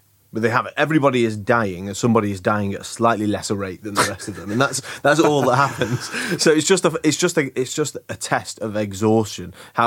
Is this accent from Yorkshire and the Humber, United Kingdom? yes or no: no; Manchester, North West England, United Kingdom; So I'm from Manchester, and I had a really old-school northern coach